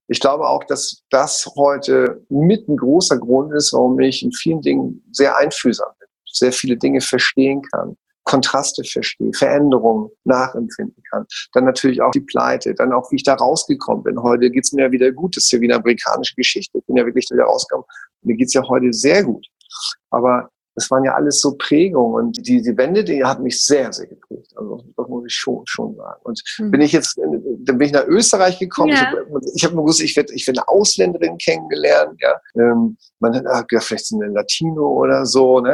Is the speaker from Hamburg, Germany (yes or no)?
yes; Hamburg, Germany; born there; moved away as an adult; ich bin in Hamburg geboren, ne?